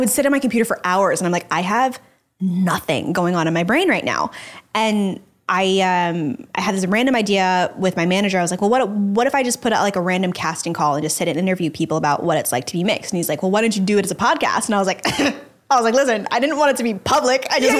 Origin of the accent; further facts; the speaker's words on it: Dallas, Texas, United States; And I grew up in Dallas, Texas, which is a primarily white place to live in the particular city that I lived in.